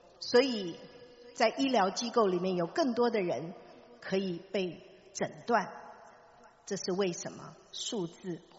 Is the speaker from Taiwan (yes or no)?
yes; Taiwan; 我记得小的时候在台湾到处都有一个标语